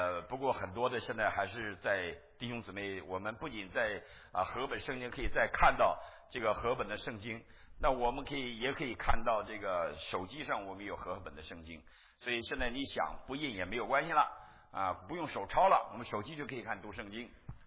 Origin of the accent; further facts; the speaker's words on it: Northeast China, China; also born or lived in Beijing; 除了我以外，我东北人啊，他们都北京来，我也是在北京混了几年，在北京大学。